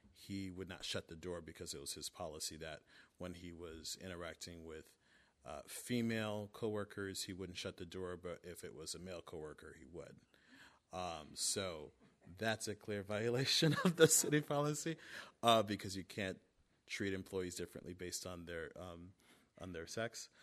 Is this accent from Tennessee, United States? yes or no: no; White House, Florida, United States; I grew up off of in White House off of Chafee and Old Plank.